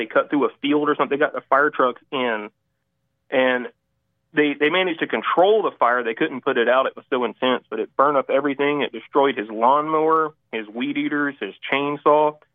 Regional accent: Pickens, South Carolina, United States; I'm from Pickens, South Carolina.

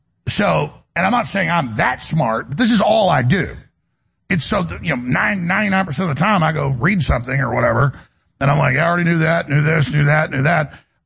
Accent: Dallas, Texas, United States; now in Austin, United States; my mom's from here. I'm from Dallas, been here since high school. My family's all here.

